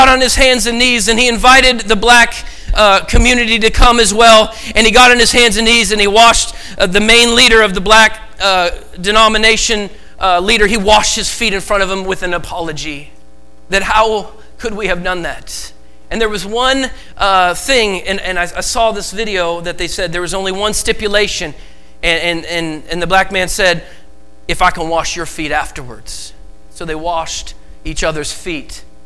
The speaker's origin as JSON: {"language": "English", "region": "Oregon", "country": "United States", "tie": "born or raised there", "said": "I'm thankful to be raised in, I was raised in Oregon with a family that had zero prejudice in their heart."}